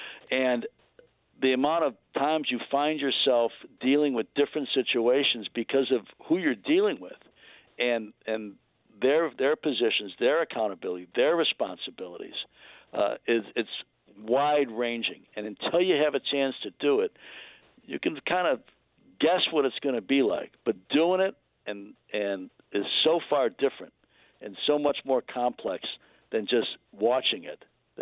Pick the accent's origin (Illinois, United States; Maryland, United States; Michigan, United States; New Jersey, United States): Illinois, United States; Chicago; moved away as an adult; also born or lived in Philadelphia; I was in my mid-20s, and I grew up in Chicago, as you say, and then I moved to Philadelphia, and I was covering the National Hockey League, the Philadelphia Flyers.